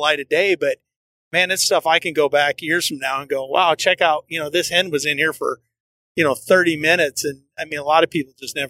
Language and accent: English; Indiana, United States; I'm from Indiana, you know, our hunting's okay.